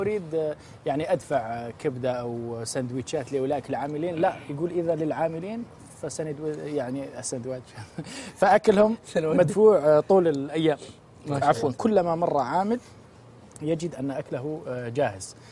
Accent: Algeria; احنا عندنا في الجزائر كذلك شوربه اسمها شوربه الفريك

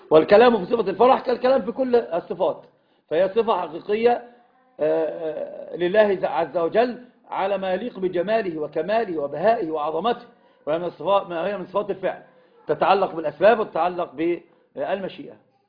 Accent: Egypt

